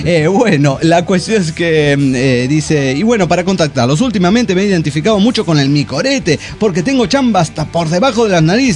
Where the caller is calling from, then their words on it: Mexico City, Mexico; de Ciudad de México.